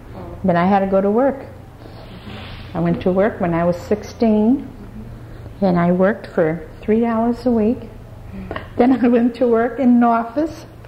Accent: Bridgeport, Connecticut, United States; born there; I was born in Bridgeport, Connecticut, on the east side.

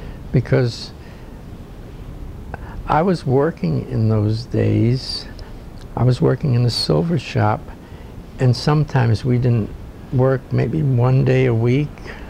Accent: Ireland; Incidentally, on that job there was, I'm Irish, there was a Scotch fellow from Scotland, and there was a Jamaican.

